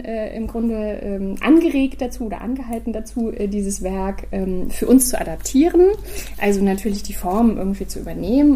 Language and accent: German; Bonn, North Rhine-Westphalia, Germany; born there; Also ich bin ja gebürtige Bonnerin, muss ich dazu sagen, und habe jetzt das große Glück, auch in der eigenen Stadt, jetzt wo ich wieder zurück bin, auch wenn ich woanders studiert habe und so, arbeiten zu dürfen